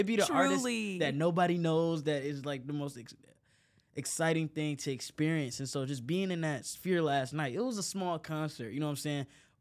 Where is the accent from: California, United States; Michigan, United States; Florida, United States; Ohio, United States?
Michigan, United States; Detroit; my biggest thing is I'm just from Detroit.